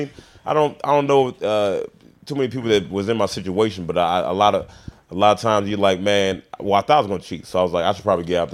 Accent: Memphis, Tennessee, United States; also born or lived in Portland; Oh, I grew up in Memphis, but I was I was born in Portland.

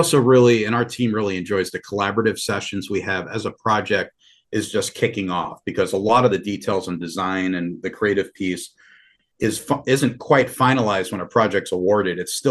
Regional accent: Long Island, New York, United States; Yeah, I grew up on Long Island, New York, about 20 miles east of New York City or Manhattan, and right on the border of Nassau and Queens.

